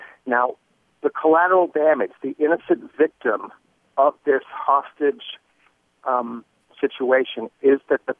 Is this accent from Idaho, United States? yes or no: yes; Idaho, United States; I'm from Idaho, and this has been a very rude awakening for me over the last number of years to see how the sausage is made.